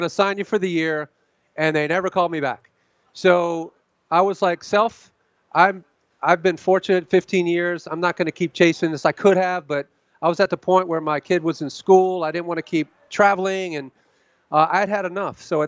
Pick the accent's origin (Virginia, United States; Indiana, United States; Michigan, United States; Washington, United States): Virginia, United States; when I was a kid, I grew up in Virginia, so I was a Redskin fan.